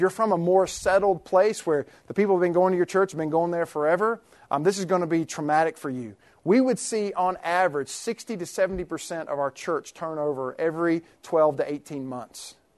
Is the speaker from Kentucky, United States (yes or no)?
yes; Kentucky, United States; I'm from Kentucky. I love Kentucky.